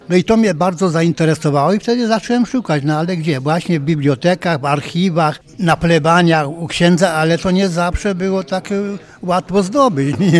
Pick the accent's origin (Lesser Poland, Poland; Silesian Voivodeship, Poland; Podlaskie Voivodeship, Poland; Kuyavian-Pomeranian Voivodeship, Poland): Kuyavian-Pomeranian Voivodeship, Poland; born there; ja nie jestem rodowitym bydgoszczaninem, tylko spoza terenu, ale w tym województwie oczywiście się urodziłem